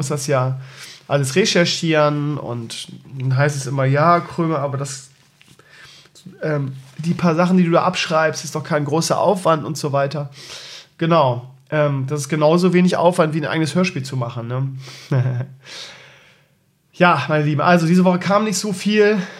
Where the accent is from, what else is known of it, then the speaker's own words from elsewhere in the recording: Bremen, Germany; now in Tangstedt, Germany; Ich komme aus Tankstedt, Schleswig-Holstein. Eigentlich bin ich Bremer, der in Schießel zu Hause ist.